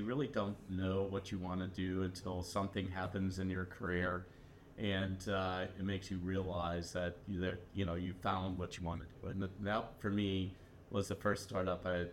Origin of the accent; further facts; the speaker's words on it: Pittsburgh, Pennsylvania, United States; So I grew up in Pittsburgh